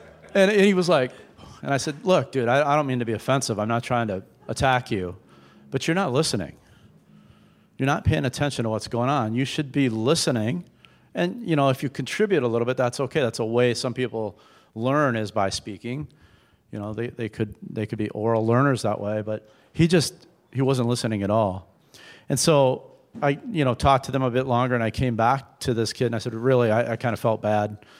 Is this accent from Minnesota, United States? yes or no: yes; Minnesota, United States; so I'm from Minnesota where they always talk about Minnesota nice.